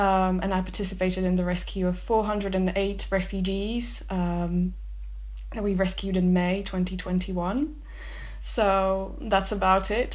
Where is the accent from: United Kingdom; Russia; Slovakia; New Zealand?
Slovakia; I was born right after the Velvet Revolution, and, you know, what I saw growing up in Eastern Europe, in Czechoslovakia in the 90s, and later in Slovakia